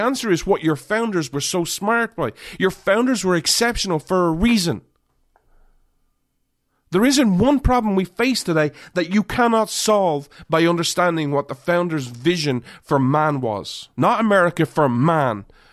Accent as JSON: {"language": "English", "country": "United States", "said": "I'm an American. All right, I don't live in Ireland."}